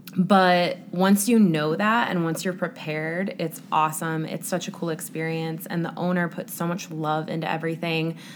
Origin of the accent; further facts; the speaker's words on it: Chicago, Illinois, United States; and I'm from Chicago originally